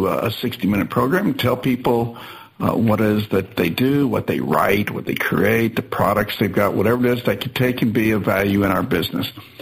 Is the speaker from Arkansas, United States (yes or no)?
yes; Arkansas, United States; now in Florida, United States; So I know in my home state of Arkansas, that's a 10% price difference right there. And where I live here in Florida, that's a 7%